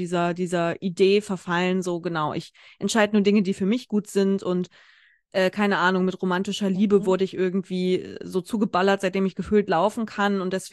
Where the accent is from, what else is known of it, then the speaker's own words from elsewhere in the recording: Grifte, Hesse, Germany; da wo ich groß geworden bin.